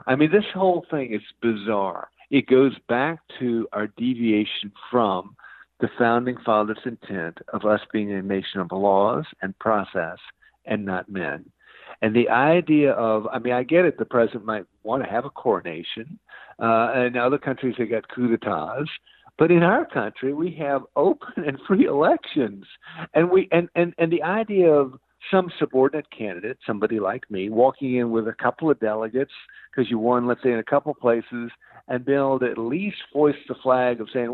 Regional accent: South Carolina, United States; as they did, for instance, in my home state of South Carolina.

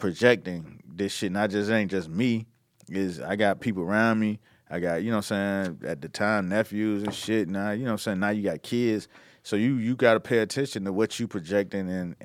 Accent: Miami, Florida, United States; I'm from Miami, home of some ignorant-ass music.

